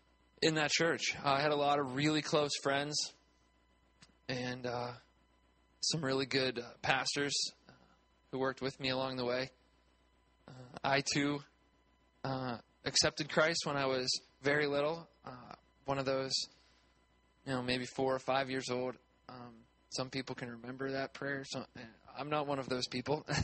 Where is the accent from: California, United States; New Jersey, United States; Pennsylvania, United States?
Pennsylvania, United States; Plum; I grew up in Pittsburgh. If you're familiar with the area, I grew up in a town called Plum, which is near kind of Monroeville or Oakmont, right by the Oakmont Country Club, if that kind of narrows things down as to where I grew up there. I was born there.